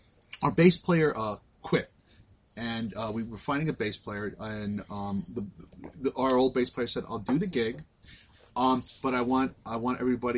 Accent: New York, United States; I grew up on Long Island, New York, and I grew up with a friend

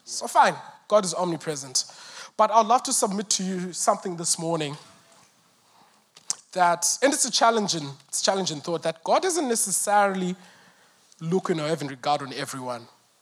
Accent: Zimbabwe; Yeah. So I'm from Zimbabwe. I grew up in Zimbabwe.

